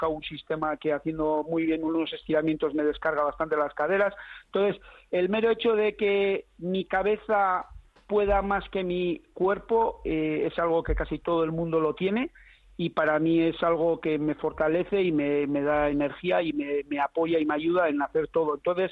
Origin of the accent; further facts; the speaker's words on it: Basque Country, Spain; Me encanta comer, como buen vasco y como persona que nació en un caserío